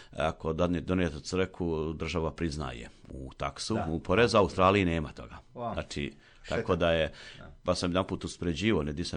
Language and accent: Croatian; Rama, Federation of Bosnia and Herzegovina, Bosnia & Herzegovina; born or raised there